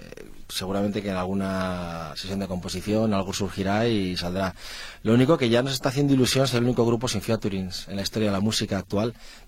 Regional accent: Spain; aunque seamos de España, es como, yo creo que soy el peor español del mundo, me van a quitar el pasaporte.

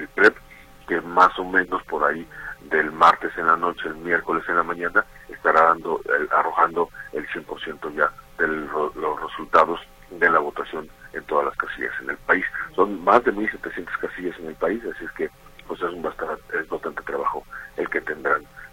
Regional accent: Mexico; nuestra obligación como mexicanos

